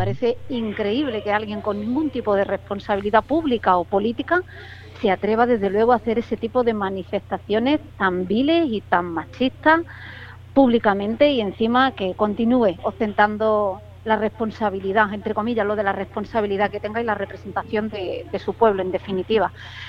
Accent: Spain; a fin de cuentas soy española, no sé, ¿cómo queréis que pronuncie mi propio idioma?

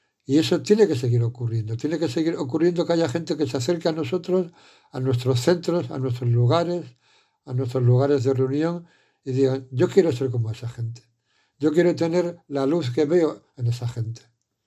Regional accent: Spain; muchos de nosotros, como el que os habla, ha nacido aquí, yo soy español

